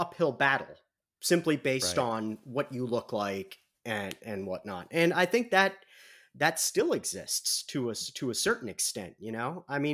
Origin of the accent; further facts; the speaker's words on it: Midwest, United States; accent: Midwestern; that they're thrown off by my accent, by my very heavy Midwestern accent.